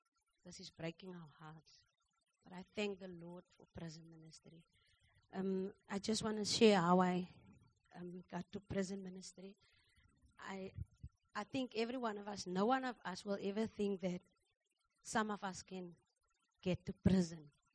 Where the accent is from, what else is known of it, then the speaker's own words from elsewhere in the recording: Franschhoek, Western Cape, South Africa; Because I'm from Franschhoek. I don't even know a prison.